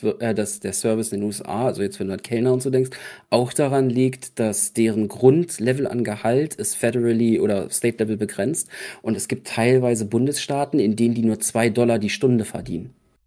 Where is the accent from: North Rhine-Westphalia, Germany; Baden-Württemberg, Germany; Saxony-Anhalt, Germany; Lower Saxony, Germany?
Lower Saxony, Germany; Bad Lauterberg; Nee, meine Eltern, also wir kommen aus Bad Lauterberg im Harz.